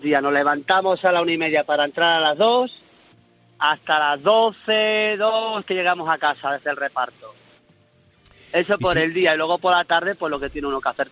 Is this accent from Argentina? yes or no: no; Mérida, Extremadura, Spain; Pues mira, soy de Mérida.